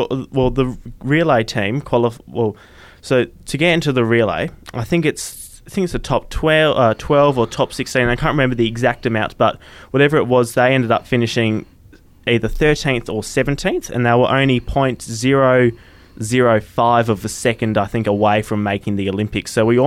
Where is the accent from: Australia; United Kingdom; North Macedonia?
Australia; Western Australia; born there; I was born in West Australia. I was born in, Fortress WA, although we don't call it that anymore. But I was born in Subiaco Hospital, Matthew, on the 25th of March 2003.